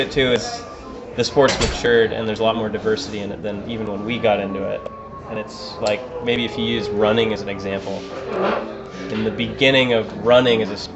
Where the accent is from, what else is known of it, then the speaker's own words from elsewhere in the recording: Washington, United States; I come out of the Pacific Northwest. I grew up in Washington State, and I've been riding my whole life.